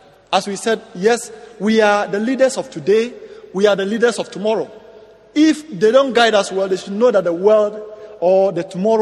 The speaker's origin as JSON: {"language": "English", "country": "Ghana", "said": "from Ghana, and I applaud our panel for the wonderful job done."}